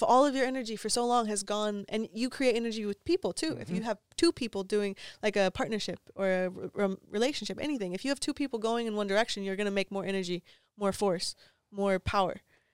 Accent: Oregon, United States; also born or lived in Northern California; but I grew up in Oregon and Northern California. And so we have mountains.

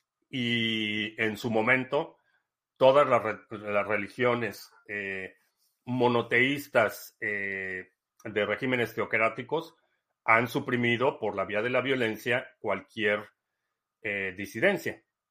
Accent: Mexico; moved away; pero yo como mexicano no tengo ninguna intención ni planes de regresar a México.

